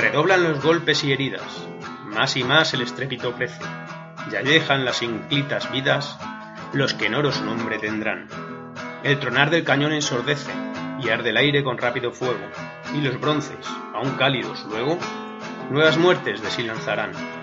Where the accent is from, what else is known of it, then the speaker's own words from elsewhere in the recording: Madrid, Community of Madrid, Spain; yo como buen madrileño, lo siento mucho chicos, soy madrileño, orgulloso de serlo